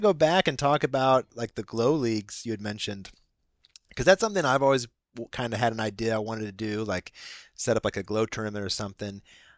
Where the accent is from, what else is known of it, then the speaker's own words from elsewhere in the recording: Indianapolis, Indiana, United States; now in California, United States; So, I mentioned before, I grew up in Indianapolis. I'm in California now